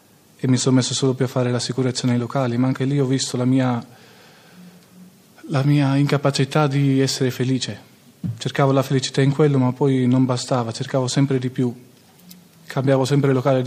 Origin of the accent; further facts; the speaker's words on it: Turin, Piedmont, Italy; vengo da Torino, precisamente con Cagliari